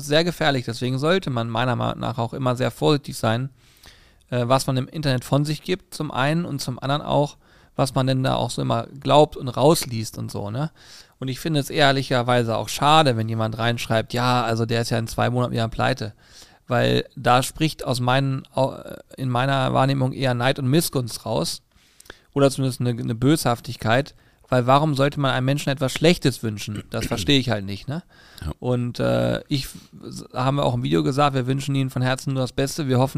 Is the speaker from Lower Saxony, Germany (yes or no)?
yes; Hanover, Lower Saxony, Germany; damit wir diese Nacht im Hotel pennen können als Hannoveraner